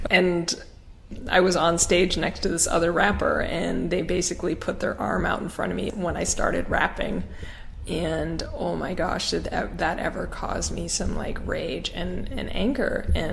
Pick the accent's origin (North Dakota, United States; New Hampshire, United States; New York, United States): North Dakota, United States; Fargo; I grew up as a biracial kid amongst mostly white community in Fargo, North Dakota. My mom was born and raised in the Philippines.